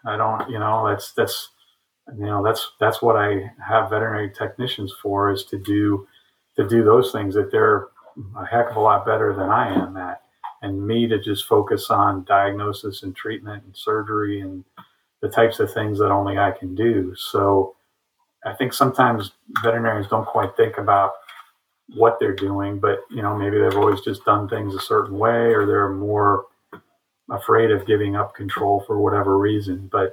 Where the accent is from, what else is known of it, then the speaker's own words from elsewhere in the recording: East Coast, United States; also born or lived in Midwest; I've lived here since 1996, and I still enjoy it, even though I grew up on the East Coast and went to vet school in the Midwest.